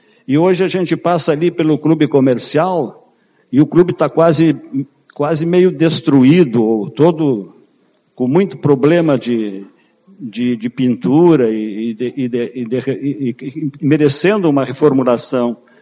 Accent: Uruguaiana, Rio Grande do Sul, Brazil; accent: gauchesca; now in Rio de Janeiro, Brazil; Eu tenho orgulho de ser uruguaianense, sempre que posso venho à Uruguaiana, moro 34 anos no Rio de Janeiro. Continuo com a fala uruguaianense, não sou carioca. Eu acho isso, eu tenho orgulho de manter a minha fala bem, bem gauchesca.

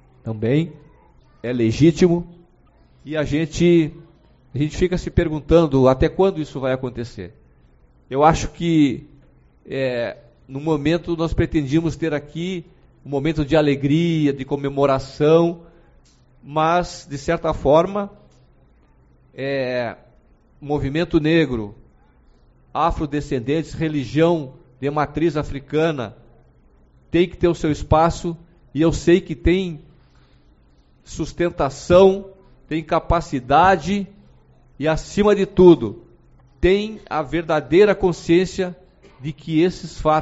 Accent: Brazil; Nós não temos que ter vergonha de sermos assim, porque nós somos do Brasil e o Brasil é assim, de norte a sul.

